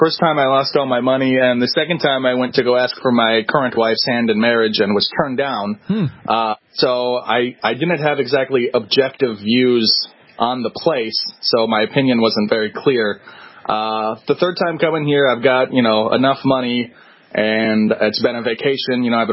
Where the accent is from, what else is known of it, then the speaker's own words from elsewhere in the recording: Fargo, North Dakota, United States; now in Japan; North Dakota. That's Fargo, North Dakota.